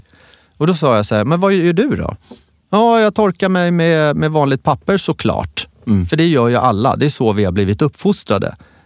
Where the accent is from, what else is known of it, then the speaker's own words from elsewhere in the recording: Värmdö, Stockholm County, Sweden; born there; Där är jag född, på Värmdö.